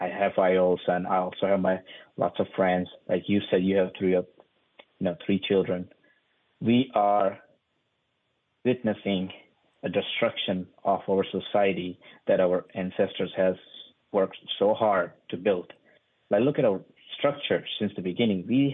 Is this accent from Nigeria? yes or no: no; India; English is a second language; moved away as an adult; now in United States; I was born and raised in India in lower middle class family, and I came to the United States in 2008.